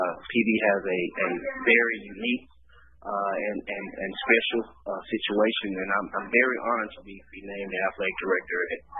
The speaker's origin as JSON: {"language": "English", "town": "Jackson", "region": "Mississippi", "country": "United States", "said": "Yes, I'm from Jackson, Mississippi."}